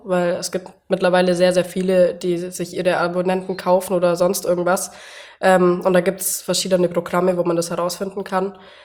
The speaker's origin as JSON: {"language": "German", "region": "Bavaria", "country": "Germany", "said": "Ich komme aus dem Allgäu und bin 24 Jahre alt"}